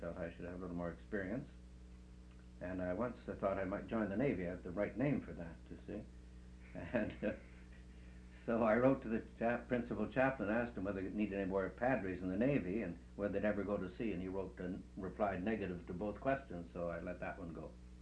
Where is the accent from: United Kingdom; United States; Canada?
Canada; Toronto, Ontario; I'd never been west, and they weren't very keen about Easterners, so I didn't tell them I was from Toronto. I told them I was a Coburgian.